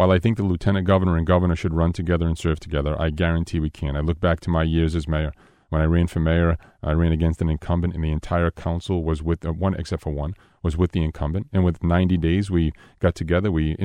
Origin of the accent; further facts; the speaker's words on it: Rhode Island, United States; when I go to Washington and I say I'm from Rhode Island